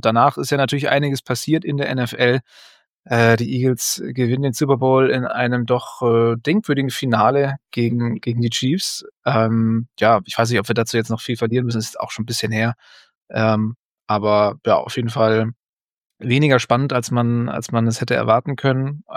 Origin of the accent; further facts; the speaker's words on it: Northern Germany, Germany; Das widert mich als Norddeutscher natürlich in einem besonderen Maße